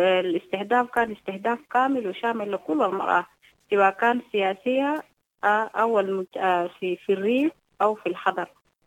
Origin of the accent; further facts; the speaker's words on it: Sudan; ليه تعرف أن إحنا سودانيين عندنا عادات وتقاليد